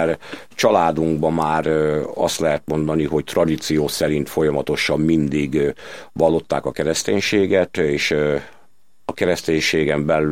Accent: Zalalövő, Zala, Hungary; also born or lived in Zalaegerszeg; Zalaegerszegen születtem, és Zalaegerszegtől 18 kilométerre van Zalalövő, ahol én lakom, családommal.

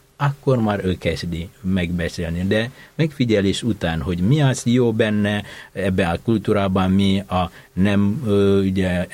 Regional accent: Indonesia; Hungarian is a second language; now in Hungary; az én kultúrámban, amikor ugye Indonéziából származom

